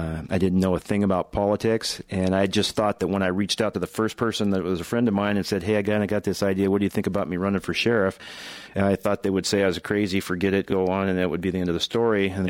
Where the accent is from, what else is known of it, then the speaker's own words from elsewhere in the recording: Leavenworth, Washington, United States; Well, I did grow up in a little town of Leavenworth known as the Bavarian Village.